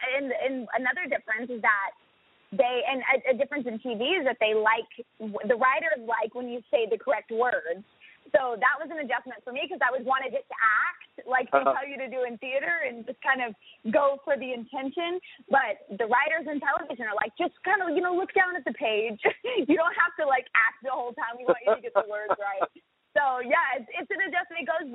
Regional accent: Birmingham, Alabama, United States; now in Los Angeles, United States; So I was doing kind of community theater in my hometown in Birmingham, Alabama.

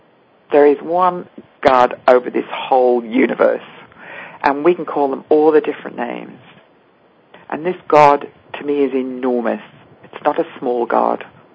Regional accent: England, United Kingdom; also born or lived in different countries; growing up in England was, in my mind, very quite restrictive

